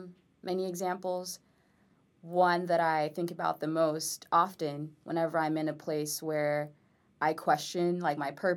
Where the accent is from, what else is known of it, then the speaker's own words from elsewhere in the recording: Miami, Florida, United States; Oh, and growing up in Miami.